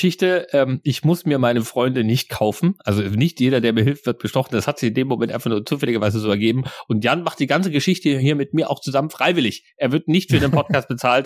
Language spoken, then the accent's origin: German; eastern Germany, Germany; Bei uns im Osten sagt man ja so Schimmelkätzchen, ne?